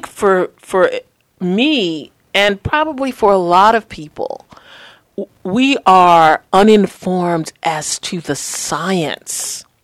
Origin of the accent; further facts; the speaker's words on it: Queens, New York, United States; I'm a Queens girl. I grew up in New York.